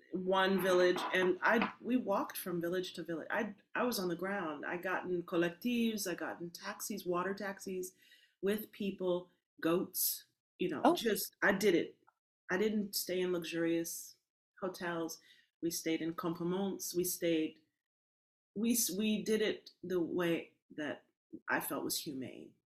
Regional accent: Berkeley, California, United States; born there; I was born in Berkeley, I'm peace and love, you know. I'm still so Western.

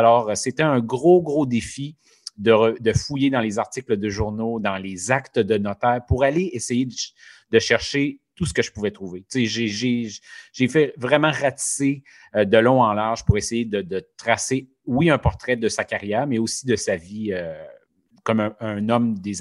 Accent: Quebec, Canada; Puis c'est sûr que, bon, je suis un natif du Saguenay.

